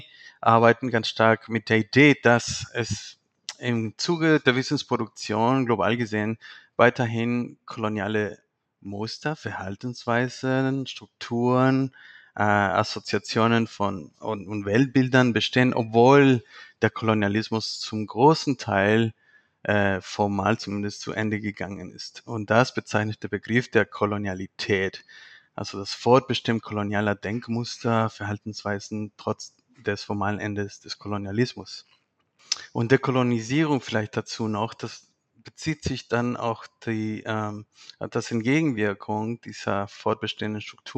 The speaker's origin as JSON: {"language": "German", "town": "Quito", "region": "Pichincha", "country": "Ecuador", "tie": "born or raised there", "said": "Ich bin in Quito geboren und aufgewachsen"}